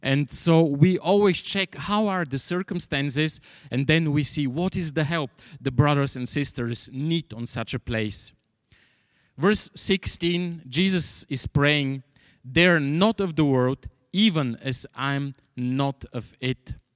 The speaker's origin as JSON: {"language": "English", "country": "Bulgaria", "tie": "born or raised there", "said": "I grew up in the People's Republic of Bulgaria."}